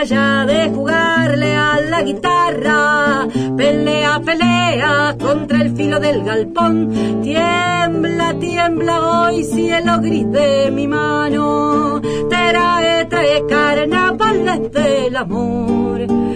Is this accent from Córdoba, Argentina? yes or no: no; Lomas del Millón, Buenos Aires, Argentina; Y yo soy de Lomas del Millón.